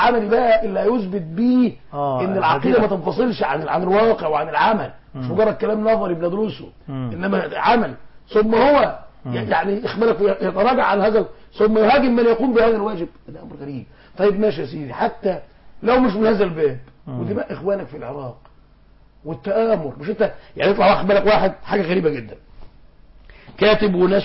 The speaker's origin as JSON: {"language": "Arabic", "town": "Faiyum", "region": "Faiyum Governorate", "country": "Egypt", "said": "انا من الفيوم مش من اسكندريه"}